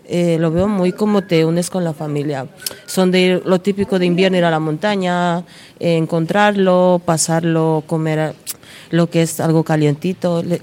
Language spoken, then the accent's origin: Spanish; Bolivia; now in Spain; Yo soy de Bolivia.